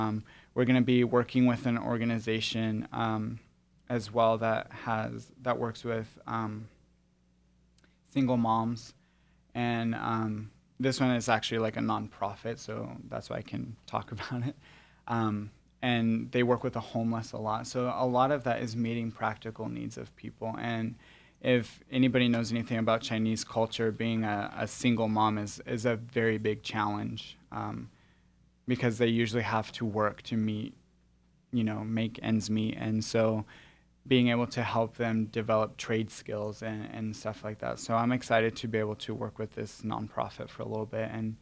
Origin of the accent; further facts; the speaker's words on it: Guatemala; also born or lived in El Salvador; I was raised in Guatemala. I guess cross-cultural is just part of my DNA. I was born in El Salvador. My father is from El Salvador, and then my mom is from the United States.